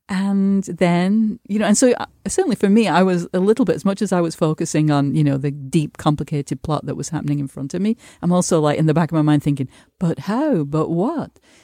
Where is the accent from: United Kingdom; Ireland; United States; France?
United Kingdom; I have to just as a Brit interlude say